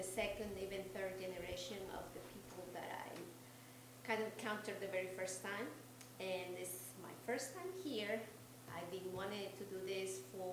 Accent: Richardson, Texas, United States; We're from Richardson. I'm a pastor in Dallas.

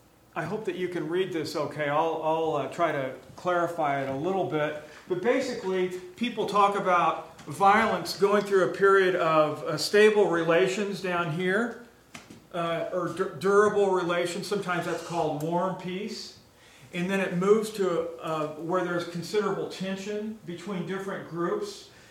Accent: Kansas City, Kansas, United States; Yes, especially if you live in Kansas. I grew up in Kansas City.

